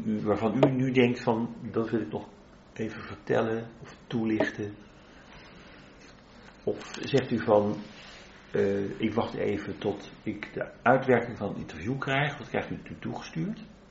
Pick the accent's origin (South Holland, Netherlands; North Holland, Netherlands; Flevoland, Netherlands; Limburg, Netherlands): North Holland, Netherlands; Heemstede; Ik kom uit Heemstede.